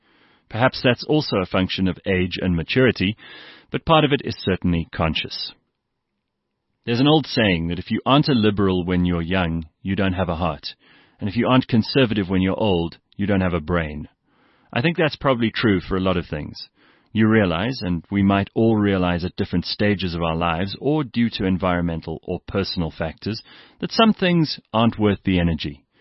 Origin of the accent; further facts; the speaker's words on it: South Africa; I used to be proud of being South African.